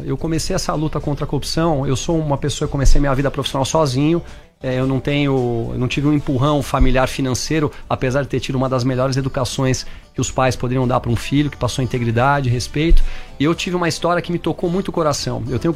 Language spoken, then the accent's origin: Portuguese; Brazil; Então, a gente, como brasileiros, nós temos a obrigação de deixarmos um país para os nossos filhos melhor